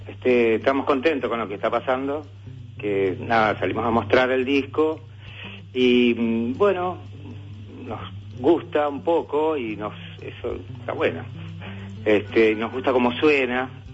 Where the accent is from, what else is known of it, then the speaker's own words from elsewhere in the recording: Uruguay; moved away as an adult; now in Argentina; Yo soy de Uruguay, sí, sí. Hace ya, bueno, como muchos uruguayos, hace mucho tiempo que vivo acá, que vine a estudiar acá. Hace como 20 años y la mitad de mi familia es argentina.